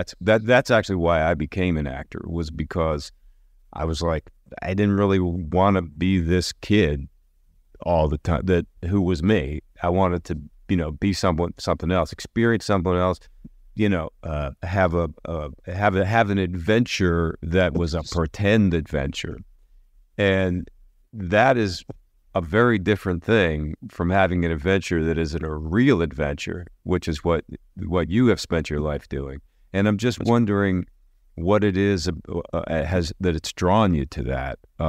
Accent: Philadelphia, Pennsylvania, United States; I grew up in Philadelphia, and I think it was an Amish dish.

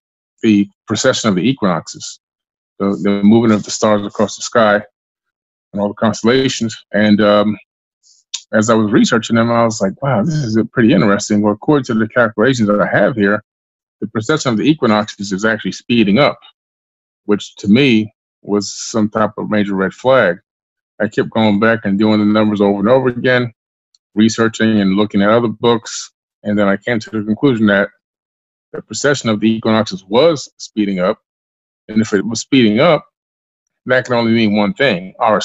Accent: Queens, New York, United States; moved away; also born or lived in Florida; we moved from New York, Queens, New York, all the way to Oak Bluff, Florida.

